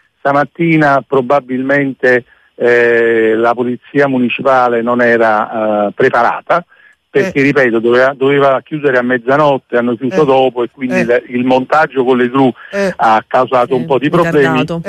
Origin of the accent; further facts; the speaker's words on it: Naples, Campania, Italy; io naturalmente da napoletano verace